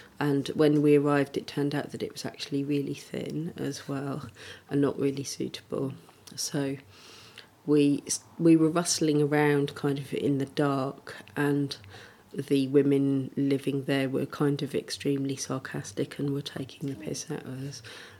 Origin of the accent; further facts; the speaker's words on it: Singapore; born there; also born or lived in Germany / Denmark / Britain; I was born in Singapore, and I'd lived in Germany and Denmark and Britain in three different places.